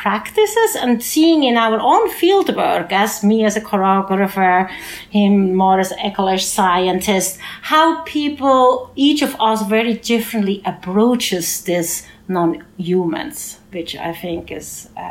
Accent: Switzerland; As you guys can hear, I have an accent. I'm originally from Switzerland, where, say, like Artemisia mugwort exists, where I grew up in a village

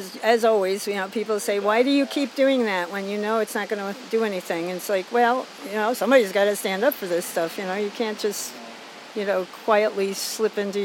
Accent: Niskayuna, New York, United States; I grew up in, I was born in Colony, I grew up in Niskayuna, moved into downtown Schenectady.

